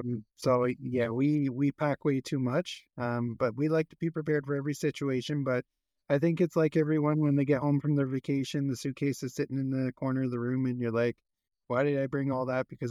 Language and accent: English; Canada; And me as a Canadian